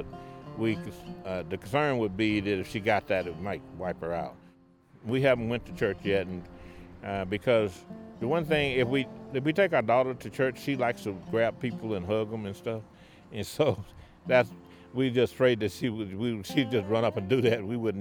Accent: Haskell, Oklahoma, United States; And I'm from Haskell, Oklahoma. I was born and raised here in Oklahoma.

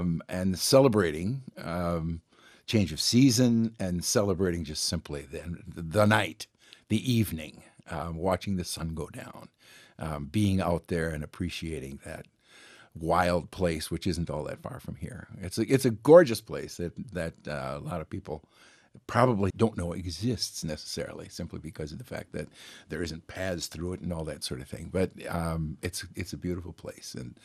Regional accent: Wisconsin, United States; Well, I grew up in Wisconsin along Lake Michigan on the Sauk Trail

